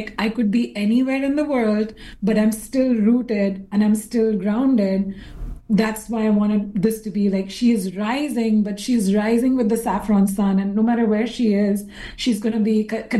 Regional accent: India; now in Canada; I personally felt it as an Indian immigrant in Canada.

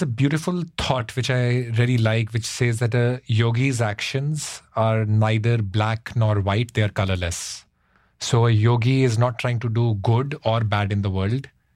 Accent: Shimla, Himachal Pradesh, India; So when I was growing up in Shimla, near us, there were many ashrams

